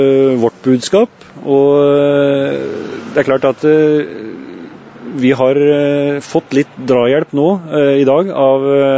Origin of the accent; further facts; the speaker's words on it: Oslo, Norway; bodde en periode på Gvammen, og foreldrene mine bygde hytte på Dagalifjell i 1967. Så jeg føler meg som litt Numedøl, men jeg er Oslo gutt, jeg liksom er da. Det er der jeg er født og oppvokst.